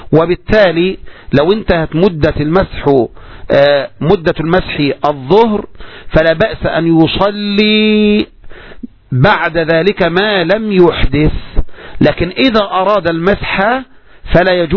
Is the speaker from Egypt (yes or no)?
yes; Egypt; وعلى المهم الإخوة إذا أرادوا يعني دراسة السنة عندنا في مصر